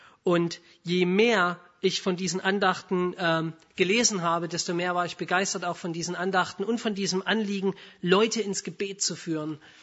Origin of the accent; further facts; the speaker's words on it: Stuttgart, Baden-Württemberg, Germany; komme hier aus Stuttgart